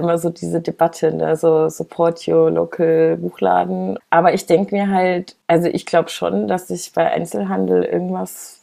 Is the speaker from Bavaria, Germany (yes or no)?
yes; Munich, Bavaria, Germany; also born or lived in Vienna; Also ich bin nur in Wien geboren und ich bin aber in München aufgewachsen.